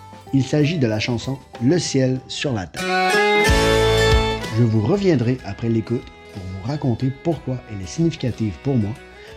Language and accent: French; Quebec, Canada; auteur, compositeur, interprète dans le genre country. Je suis natif des îles de la Madeleine au Québec.